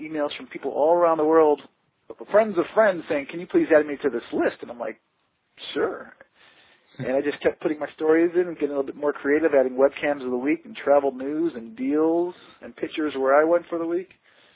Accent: Connecticut, United States; Well, you know, I grew up in Connecticut, and I have a crazy story because I used to be afraid to fly.

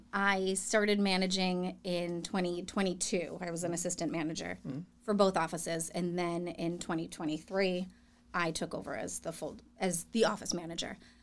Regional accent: Marshfield, Massachusetts, United States; I was born and raised in Marshfield, lived here all my life. My dad still lives in the same house I grew up in on Union Street.

